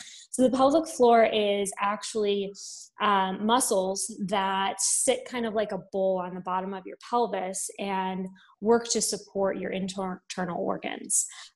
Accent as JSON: {"language": "English", "town": "Gates", "region": "New York", "country": "United States", "tie": "born or raised there", "said": "Yeah, so I'm originally from Rochester, so I circled back here."}